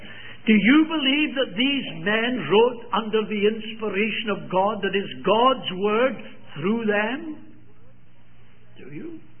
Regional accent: Scotland, United Kingdom; I said to him, being a Scotsman, I'll answer your question by asking another one.

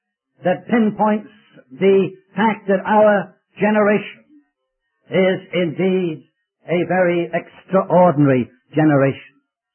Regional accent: United Kingdom; I remember as a boy growing up in Britain during the days of the Second World War

